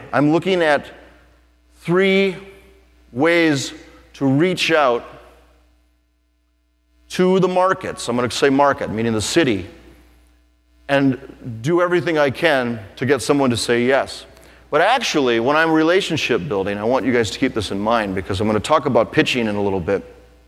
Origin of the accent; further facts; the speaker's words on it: Minnesota, United States; I'm the closest thing to, I'm from Minnesota